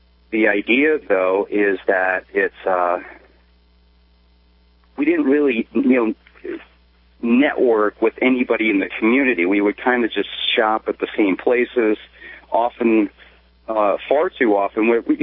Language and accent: English; Colorado, United States; now in Florida, United States; We are broadcasting from Florida, away from our home state of Colorado.